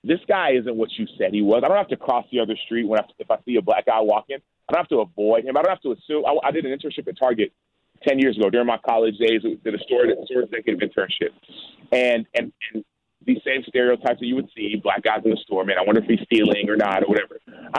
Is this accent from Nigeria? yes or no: yes; Nigeria; So I grew up in Nigeria. My parents are from Nigeria